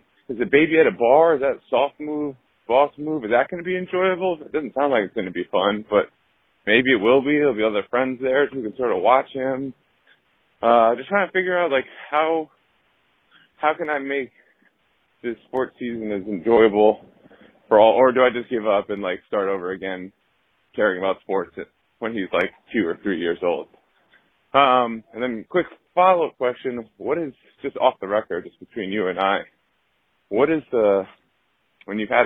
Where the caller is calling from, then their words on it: Brooklyn, New York, United States; I'm calling from Brooklyn.